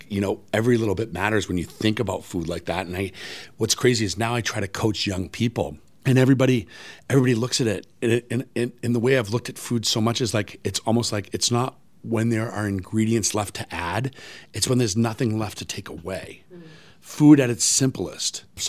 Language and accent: English; New England, United States; I'm from New England, a little town, you know, clam chowder and hot dogs.